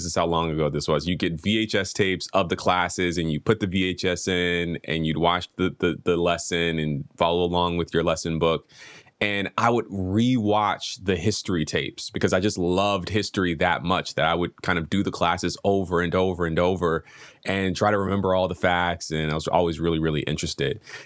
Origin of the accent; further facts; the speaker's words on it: Atlanta, Georgia, United States; Yeah, so I grew up in Atlanta, Georgia, in Southwest Atlanta off Cascade Road.